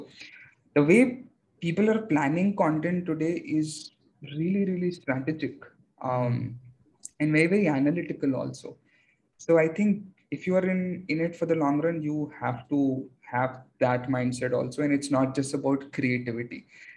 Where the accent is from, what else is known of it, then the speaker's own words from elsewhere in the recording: Aurangabad, Maharashtra, India; I am born and brought up in Aurangabad. Like my schooling was done in Aurangabad.